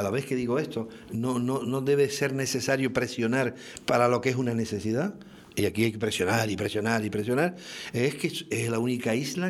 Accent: Tenerife, Canary Islands, Spain; Te lo digo con dolor, ¿eh? Yo soy chicharrero.

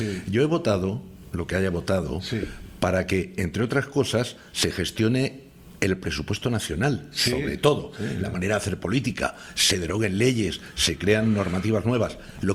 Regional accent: Spain

